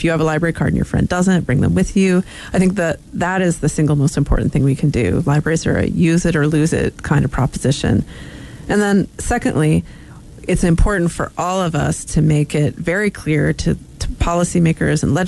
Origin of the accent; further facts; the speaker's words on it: Boise, Idaho, United States; And I grew up in Idaho, although in the big city in Boise